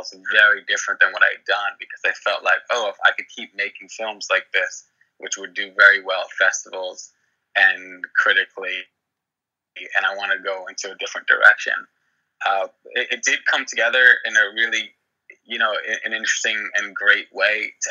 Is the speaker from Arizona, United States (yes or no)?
no; New York City, New York, United States; I wound up writing for the home that I was raised in Lower Manhattan